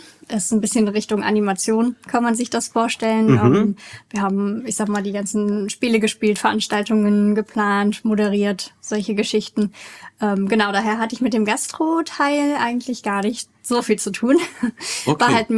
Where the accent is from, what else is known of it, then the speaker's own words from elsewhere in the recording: Troisdorf, North Rhine-Westphalia, Germany; also born or lived in Hamburg; now in Willingen, Germany; Also ich komme aus der Nähe von Köln, aus Troisdorf, bin da aufgewachsen, habe zu meinem Studium 4 Jahre in Hamburg gewohnt und bin dann wieder zurück nach Köln und zuletzt oder beziehungsweise war dann 3,5 Jahre auf dem Schiff, auf AIDA und bin dann nach Willingen gezogen, ins Sauerland